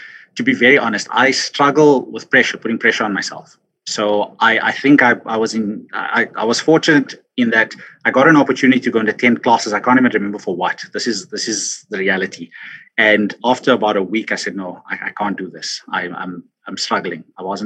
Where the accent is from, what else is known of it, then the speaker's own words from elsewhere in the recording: Johannesburg, Gauteng, South Africa; So I went to a government school in the West Rand of Johannesburg called CJB, Christian Botha Secondary School.